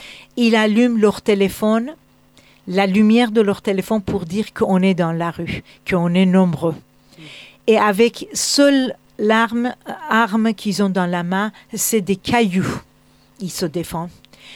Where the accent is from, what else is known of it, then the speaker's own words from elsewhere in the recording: France; je suis une Française et j'adore la France.